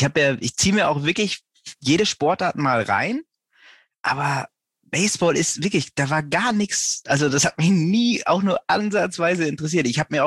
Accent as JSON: {"language": "German", "region": "North Rhine-Westphalia", "country": "Germany", "lives_now": "Hamburg, Germany", "said": "Ich fange im Jahr 2000 an. Da bin ich nämlich nach Hamburg gekommen. Ich komme eigentlich aus NRW. Bin nach Hamburg gekommen, ganz klassisch zum Jurastudium."}